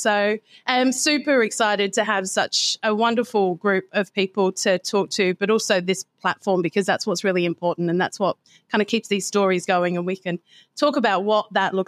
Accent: England, United Kingdom; now in Australia; Australia captured my heart 18 years ago. I am originally from England, but my accent doesn't typically give it away quite so much these days.

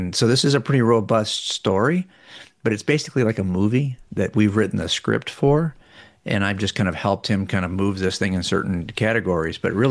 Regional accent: San Pedro, California, United States; so I grew up in San Pedro, which is right next to Palos Verdes. San Pedro is a very kind of multicultural, kind of working class town.

